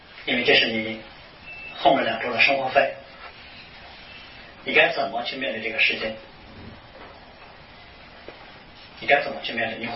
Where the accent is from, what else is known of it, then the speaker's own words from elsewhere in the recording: China; 这句话从某个角度而言不是属于我们中国人的